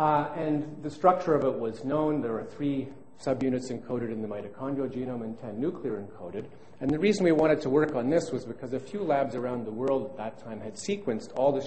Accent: Toronto, Ontario, Canada; born there; in the same year that I was born in Toronto

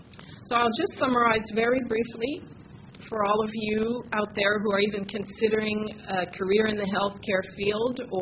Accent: Montreal, Quebec, Canada; I grew up in LaSalle, so low-income Montreal, and I went to public schools throughout my education, elementary school and high school.

